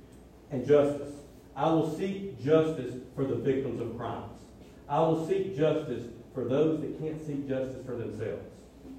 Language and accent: English; Brookhaven, Mississippi, United States; I'm from Brookhaven. I'm a lifelong resident of Brookhaven.